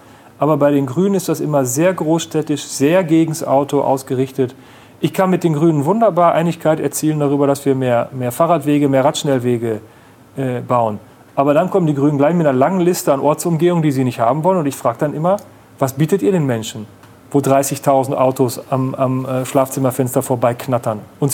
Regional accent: North Rhine-Westphalia, Germany; jetzt komme ich aus dem Münsterland, aus einer knapp 20.000 Einwohner Stadt.

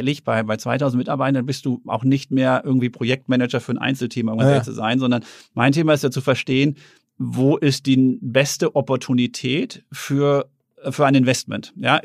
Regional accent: Herten, North Rhine-Westphalia, Germany; Ja, ich bin in Herten groß geworden, im Ruhrgebiet.

